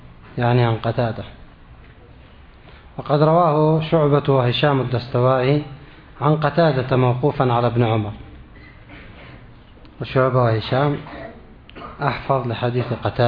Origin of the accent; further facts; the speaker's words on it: Yemen; إذن رجلا القبر في بلادنا اليمن، لأنها جنوب الكعبة